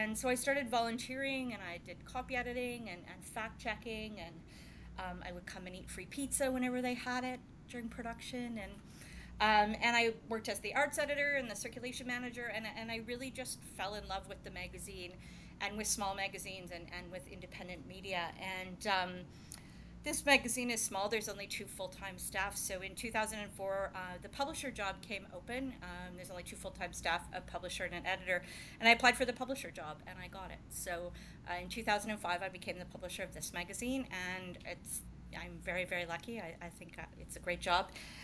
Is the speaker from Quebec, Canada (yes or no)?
no; Edmonton, Alberta, Canada; I grew up in Edmonton, and I studied journalism.